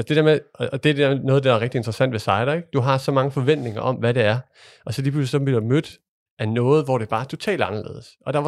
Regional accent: Kalundborg, Zealand, Denmark; jeg er fra Kalundborg, og der arbejder alle på Novo Nordisk.

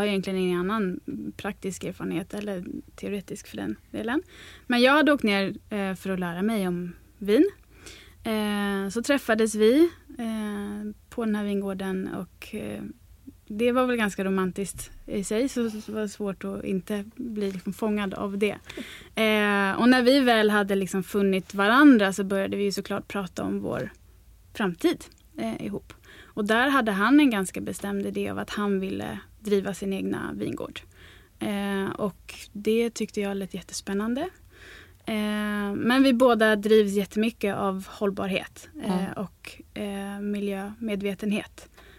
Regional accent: Sweden; eftersom jag kommer från Sverige så sa jag att där kanske vi eventuellt skulle kunna hitta på någonting

